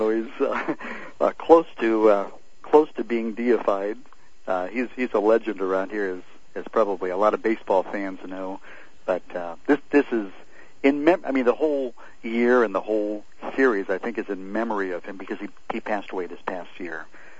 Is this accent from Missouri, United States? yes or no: yes; St. Louis, Missouri, United States; They ask me about this all the time up here because I'm from St. Louis, as you may remember.